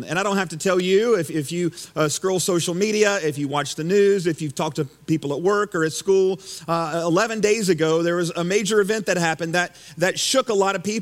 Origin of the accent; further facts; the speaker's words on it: the South, United States; And if you know me, born and raised in the South in the Baptist world, that probably isn't further from the truth, right?